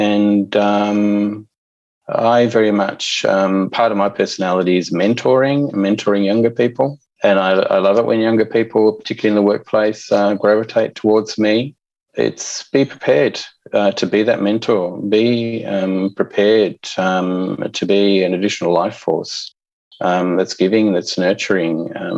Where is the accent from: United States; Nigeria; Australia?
Australia; born there; Even though I was born in Australia, I get asked the question, where are you from? And I make reference to the name of the hospital that I was born